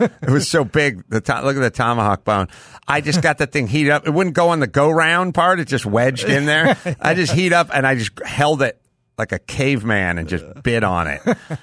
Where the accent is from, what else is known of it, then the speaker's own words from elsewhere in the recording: North Hollywood, California, United States; And I go, I'm from North Hollywood. I don't really go for that stuff.